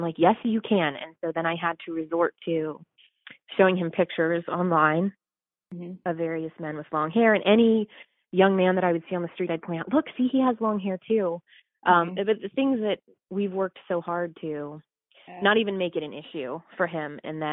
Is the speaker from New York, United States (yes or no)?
no; Ohio, United States; I'm from Ohio, so, and from a very small conservative town. So I understand how communities can be.